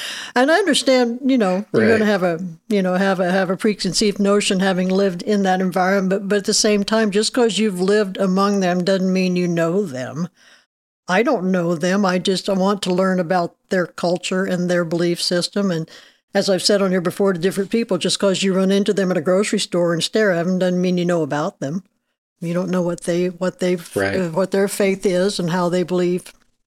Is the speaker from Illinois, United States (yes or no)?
yes; Mattoon, Illinois, United States; I grew up in Mattoon, I grew up in the country